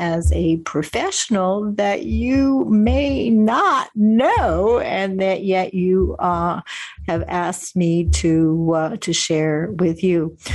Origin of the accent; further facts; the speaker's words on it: Winnipeg, Manitoba, Canada; I grew up in an Orthodox Jewish family in Winnipeg, Canada. My mother was a teacher. And my father was a writer, and he did some farming.